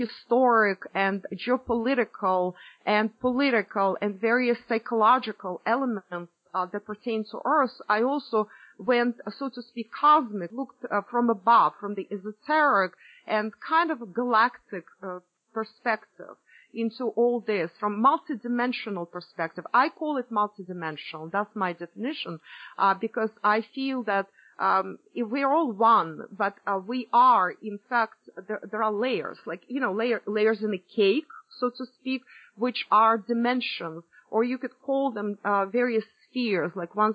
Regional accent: Russia; English is a second language; moved away; also born or lived in Cuba; I grew up in Russia and partially went to school in Russia, then after that I moved to the West, as well as I lived in the East. And I lived in Cuba, and I lived all over.

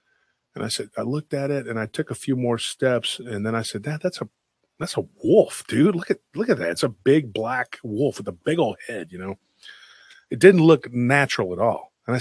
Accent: Taylor, Texas, United States; And the kids in my hometown of Taylor had a tradition, because I was living in Central Texas again at this time.

